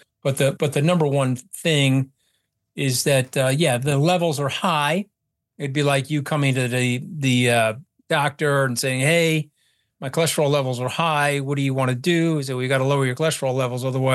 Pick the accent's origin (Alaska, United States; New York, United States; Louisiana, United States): New York, United States; Port Washington; I grew up in Port Washington. I'm from the land of the Great Gatsby.